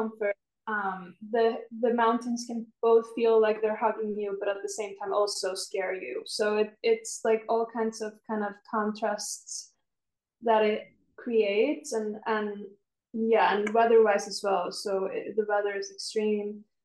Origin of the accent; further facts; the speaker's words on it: Iceland; if I just talk first about how my living in Iceland shaped things, I'm still figuring that out.